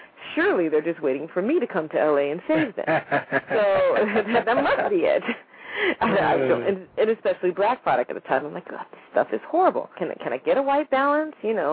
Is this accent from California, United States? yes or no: yes; Van Nuys, California, United States; also born or lived in Hawaii; Well, I left Hawaii, which most of my classmates didn't do. And so I grew up in Van Nuys, and I saw my classmates every day.